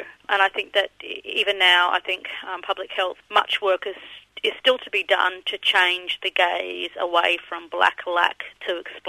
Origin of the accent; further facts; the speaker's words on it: Queensland, Australia; I'm a Mulunjali and South Sea Islander woman born and raised on Yuggera country.